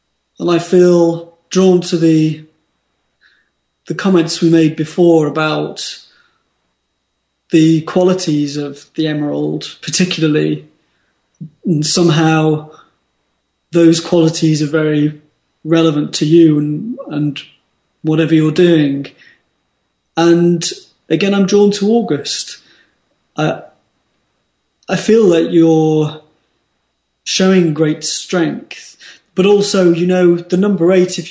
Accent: Tennessee, United States; My home state. Who's calling from Tennessee?

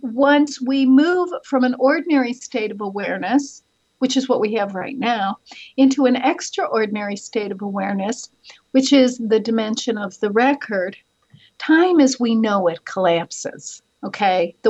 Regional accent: Chicago, Illinois, United States; And listen, I'm from Chicago.

